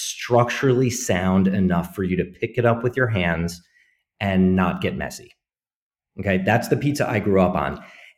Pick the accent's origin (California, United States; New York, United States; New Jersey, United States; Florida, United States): New Jersey, United States; So growing up in New Jersey, the pizza of my childhood is not wood-fired or Neapolitan in origin.